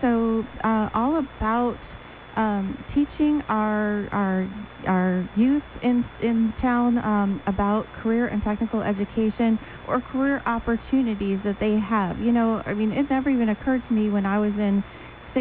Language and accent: English; Illinois, United States; I grew up in Illinois, Taste of Chicago